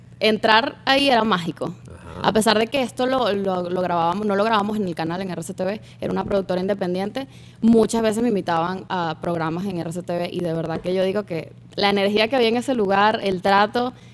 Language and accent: Spanish; Cagua, Aragua, Venezuela; yo vivía en Maracay, en Cagua, y como que mi pueblo era bastante conocido, era como que el orgullo del pueblo de Cagua.